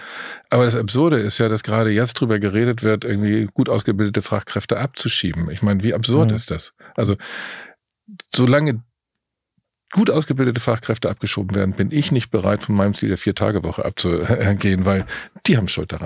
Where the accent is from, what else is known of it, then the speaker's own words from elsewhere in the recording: Germany; Ich bin Generation 1961 geboren, im Westen aufgewachsen.